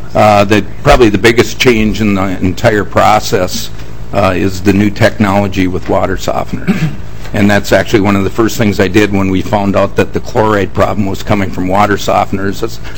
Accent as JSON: {"language": "English", "town": "Morris", "country": "United States", "tie": "born or raised there", "said": "I grew up in Morris, So I know we've always had a water softener since I was a little kid."}